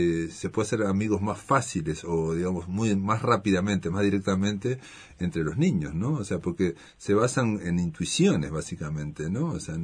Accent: Fray Bentos, Río Negro, Uruguay; yo soy de Fray Bentos, se nota más que la mirada externa de Montevideo, esa es mi sensación.

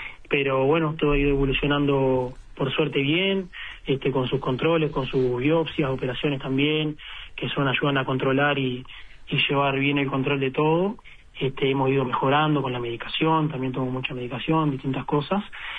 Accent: Minas, Lavalleja, Uruguay; yo cobertura médica yo tenía acá en Minas, porque yo soy de Minas, ¿no? Uh-huh. Bueno, en ese entonces estaba viviendo en Montevideo

